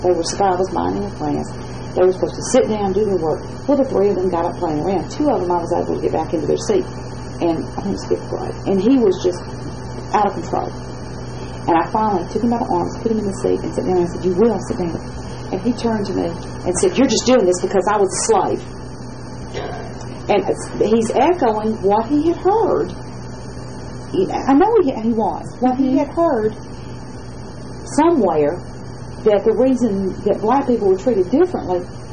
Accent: Boaz, Alabama, United States; Where I grew up in Boaz, you know, we didn't have separate drinking fountains. Heck, we didn't even have drinking fountains.

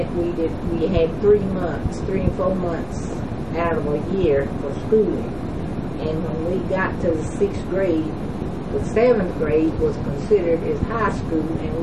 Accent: Stevenson, Alabama, United States; born there; I was born in Stevenson, Alabama.

